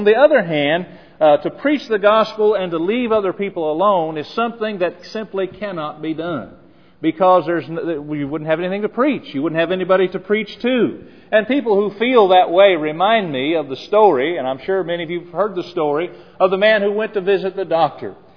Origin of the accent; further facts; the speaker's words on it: Noblesville, Indiana, United States; I'm originally from Noblesville